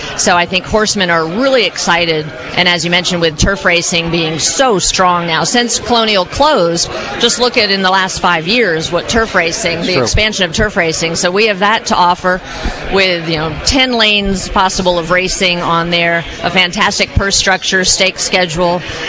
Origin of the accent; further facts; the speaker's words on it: Charlottesville, Virginia, United States; I grew up in Virginia, in Charlottesville area, all my family involved in the horse industry.